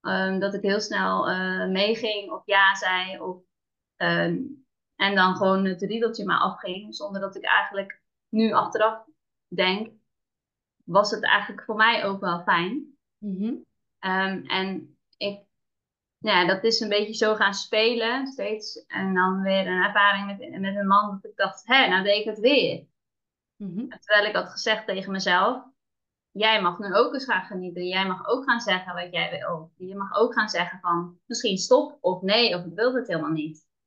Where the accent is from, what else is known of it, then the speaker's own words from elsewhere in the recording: Zeeland, Netherlands; Ik ben Zeeuwse, zeg ik er altijd bij. Ik kom uit Zeeland. 42 jaar.